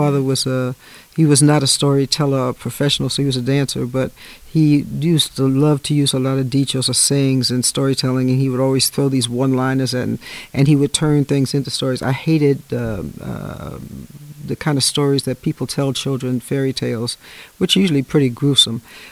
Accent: New York City, New York, United States; born there; I was born in New York City from a Caribbean background

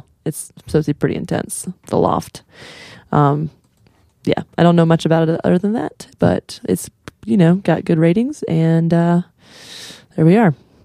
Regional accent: New York City, New York, United States; born there; this one is set the year I was born in New York City in 1981.

